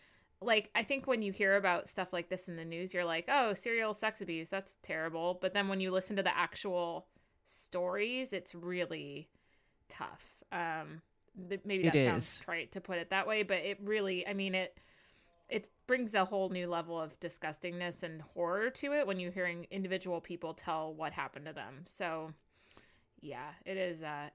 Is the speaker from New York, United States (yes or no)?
no; Michigan, United States; And I'm from Michigan, so there was that connection too.